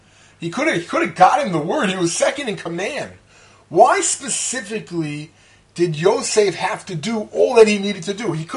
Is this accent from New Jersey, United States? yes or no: yes; Edison, New Jersey, United States; I remember when I was in 6th grade, I was raised in Edison, New Jersey.